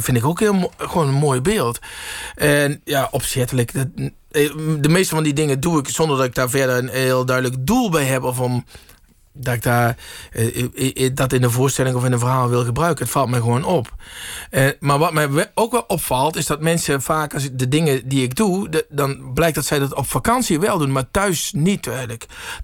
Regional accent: Limburg, Netherlands; Ik kom uit Limburg.

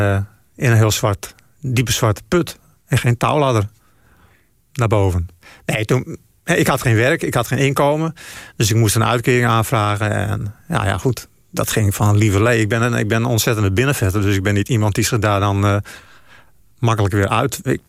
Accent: Friesland, Netherlands; En bij ons in Friesland werd het niet geleerd op school. Tenminste, niet op mijn lagere school.

